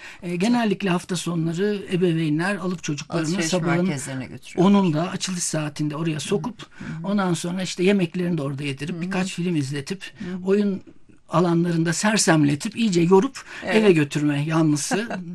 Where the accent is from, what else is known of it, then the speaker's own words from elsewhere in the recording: Ankara, Turkey; ben de doğma büyüme Ankaralıyım. Bu kentte bütün anılarım bu kentin sokaklarında yayılı durumda.